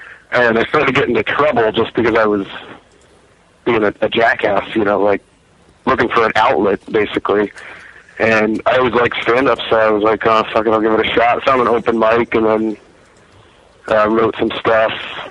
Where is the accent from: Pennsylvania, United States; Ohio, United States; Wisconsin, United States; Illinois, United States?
Pennsylvania, United States; Allentown; I'm originally from Allentown, PA. It's like north of Philadelphia.